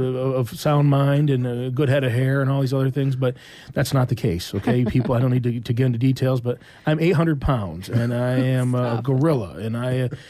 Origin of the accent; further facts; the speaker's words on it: Midwest, United States; But as a Midwesterner, I will never indulge